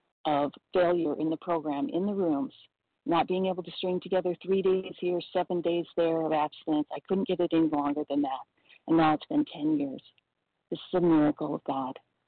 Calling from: California, United States; recovered compulsive overeater in Southern California.

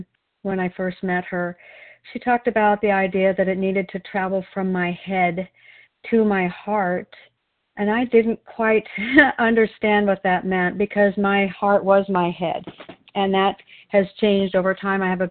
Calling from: Wilsonville, Oregon, United States

